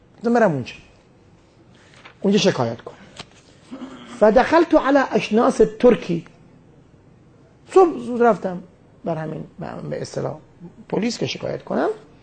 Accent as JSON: {"language": "Persian", "region": "Qom", "country": "Iran", "lives_now": "Najaf, Iraq", "said": "قلتو انا قمی، من از قم هستم، مجاورم بالکوفه فی مسجد امیر مومنین، من اهل قم هستم، بالاخره هجرت کردم آمدم نجف، در کنار مسجد کوفه اونجا هستم."}